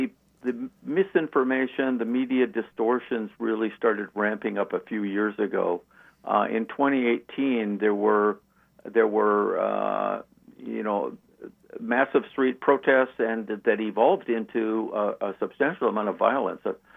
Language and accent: English; Vancouver, British Columbia, Canada; told us about this dictator who we had never heard about before, growing up in Vancouver.